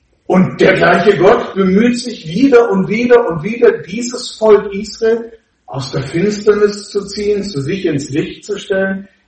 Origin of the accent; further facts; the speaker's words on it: Germany; Wir kommen aus Deutschland, das ist ja alles in Ordnung.